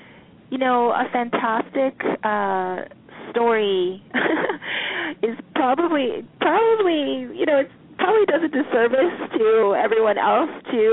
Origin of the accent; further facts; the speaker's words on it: Canada; born there; And I was born in Canada.